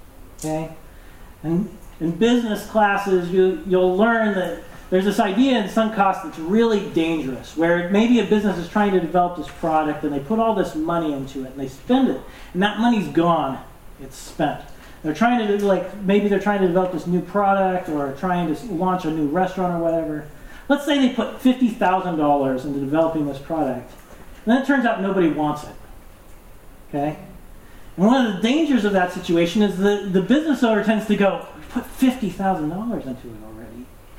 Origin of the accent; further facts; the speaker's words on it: Amboy, Washington, United States; I grew up in Amboy in North Clark County, which is a tiny little logging town, blinking you miss it town.